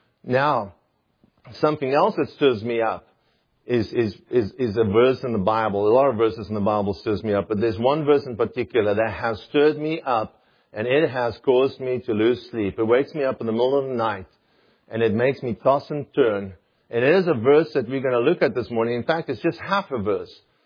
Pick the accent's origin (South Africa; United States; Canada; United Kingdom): South Africa; When I grew up in South Africa, we used to go fishing.